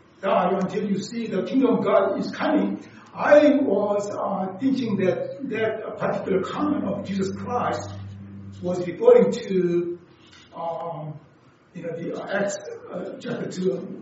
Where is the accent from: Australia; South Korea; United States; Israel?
South Korea; I was growing up in South Korea, and then we, all our families, went to Korea Presbyterian church.